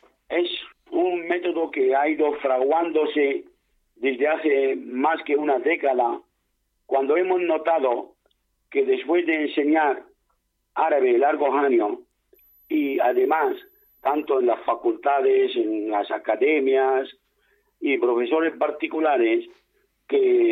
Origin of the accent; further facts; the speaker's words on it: Syria; moved away as an adult; now in Spain; mi formación en mi país de origen, yo soy español de origen sirio, en Siria estudié ciencia islámica y de lengua árabe. Entonces, luego vine a España, a Granada concretamente, donde me licencié en medicina